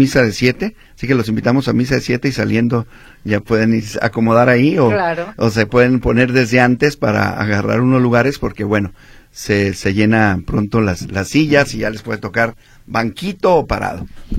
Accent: San Andrés, Jalisco, Mexico; también somos de ahí de San Andrés. Mi papá, cuando llegó de Tecalitlán, ya mi abuelito llegaron al barrio de San Juan de Dios. Uh-huh. Pero mi papá ya crecieron ahí en San Andrés.

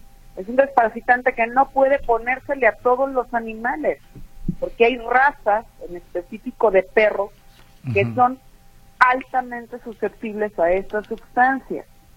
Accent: Mexico; O sea, los mexicanos confiamos todo el tiempo y somos empáticos en muchas cosas

